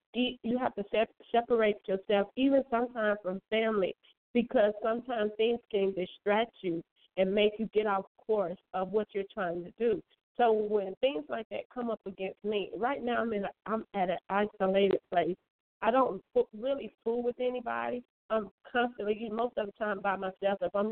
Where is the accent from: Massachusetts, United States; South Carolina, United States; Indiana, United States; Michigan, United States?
South Carolina, United States; And here I am coming from South Carolina, just starting to get my feet wet